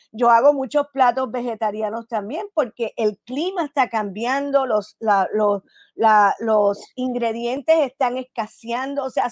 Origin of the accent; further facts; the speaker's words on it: Puerto Rico; yo soy puertorriqueña de pura cepa, mi corazón está en Puerto Rico